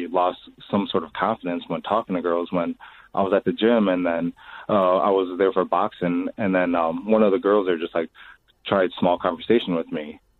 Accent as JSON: {"language": "English", "town": "Chicago", "region": "Illinois", "country": "United States", "said": "I'm from Chicago."}